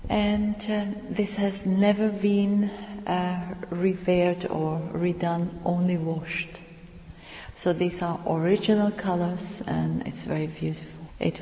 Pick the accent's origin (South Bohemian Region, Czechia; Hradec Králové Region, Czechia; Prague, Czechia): South Bohemian Region, Czechia; I'm from Southern Bohemia, I think the nicest part of Czech Republic is the Southern Bohemia. I believe it's very green. It's the lakes which make it, and I think it's beautiful as a countryside